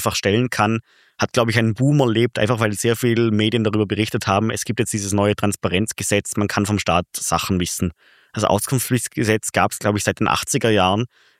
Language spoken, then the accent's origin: German; Vorarlberg, Austria; weil ich mich einfach als Vorarlberger dafür interessiere.